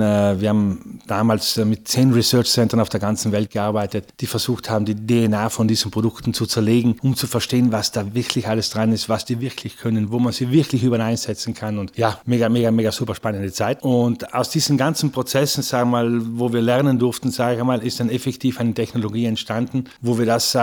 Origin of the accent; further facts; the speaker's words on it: Trentino-Alto Adige, Italy; bei uns in Südtirol, wir sind die einzige Provinz in ganz Italien